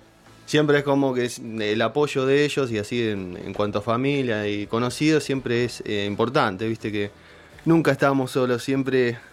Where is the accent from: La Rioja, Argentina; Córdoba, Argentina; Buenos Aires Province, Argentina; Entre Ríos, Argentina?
Buenos Aires Province, Argentina; La Plata; Nada, soy de acá de La Plata.